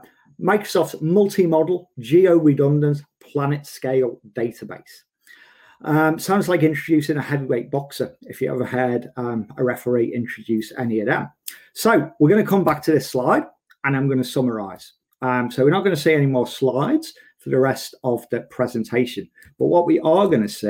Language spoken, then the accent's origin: English; Brisbane, Queensland, Australia; from Brisbane, Australia.